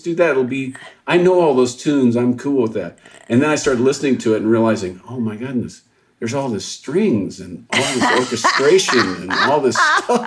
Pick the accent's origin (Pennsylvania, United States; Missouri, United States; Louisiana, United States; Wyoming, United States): Missouri, United States; I remember growing up sort of hearing it, you know, sometimes, because I'm from Missouri.